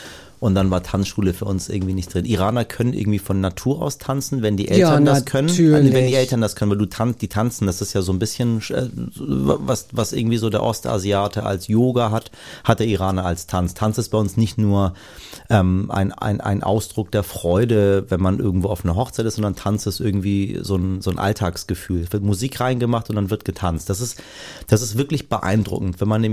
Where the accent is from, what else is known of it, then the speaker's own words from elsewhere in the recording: Hamburg, Germany; Als Hamburger habe ich gelernt, wie man viel trinkt.